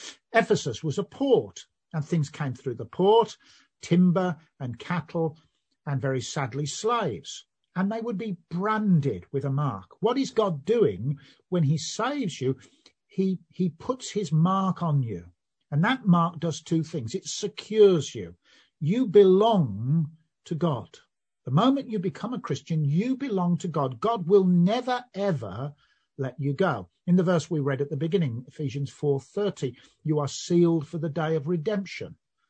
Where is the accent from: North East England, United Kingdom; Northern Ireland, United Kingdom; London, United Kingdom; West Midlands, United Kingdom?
West Midlands, United Kingdom; Birmingham; If you haven't worked out already, I'm a Brummie